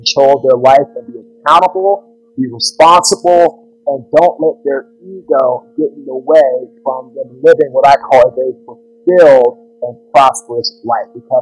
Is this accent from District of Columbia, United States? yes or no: yes; Washington, District of Columbia, United States; now in Fuquay-Varina, United States; Yeah, so I'm from Washington, D.C. I live in Fuquay, Belina, North Carolina, about a half hour outside of Raleigh.